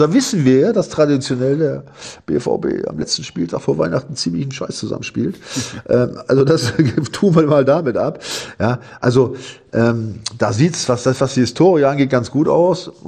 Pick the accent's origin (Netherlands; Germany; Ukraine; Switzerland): Germany; Bremen; Ich stamme ja auch aus der Ecke da, ja. Ich bin da ja aufgewachsen und so.